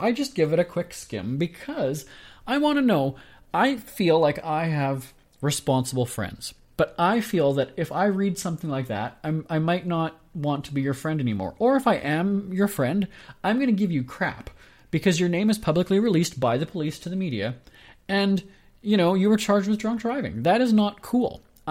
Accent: Winnipeg, Manitoba, Canada; my hometown of Winnipeg, Manitoba.

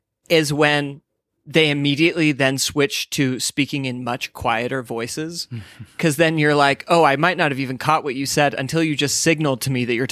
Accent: Idaho Falls, Idaho, United States; I sometimes go home and get lost in my hometown, the metropolis of Idaho Falls.

